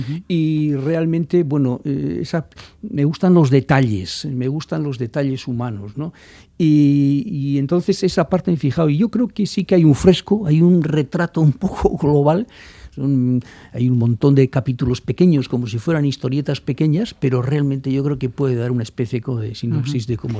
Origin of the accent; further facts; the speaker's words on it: San Sebastián, Basque Country, Spain; now in Bilbao, Spain; yo soy guipuzcoano de Donosti, sí.